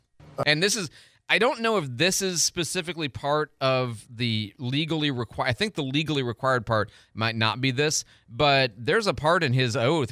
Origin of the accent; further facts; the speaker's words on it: United States; I'm an American. We elect our leaders.